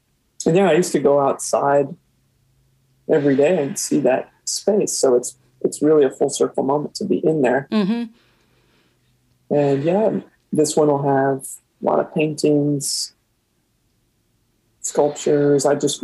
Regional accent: Decatur, United States; also born or lived in California; and then moved to Decatur when I was like, I don't know, probably first grade. So it's pretty much my hometown at this point, but I'm not born there or anything.

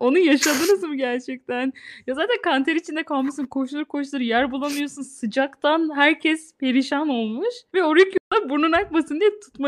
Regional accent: Malatya, Turkey; Çünkü biz Malatyalıyız ve bunu neden söyledim bilmiyorum.

